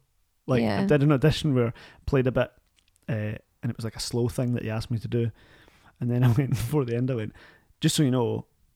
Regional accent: Scotland, United Kingdom; They won't twig that I'm Scottish, no?

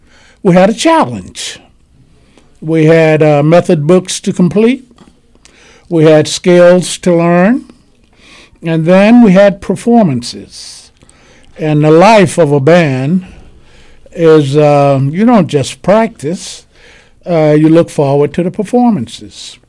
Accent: Arkansas, United States; I'm from Arkansas, and... you know, summer band was exciting.

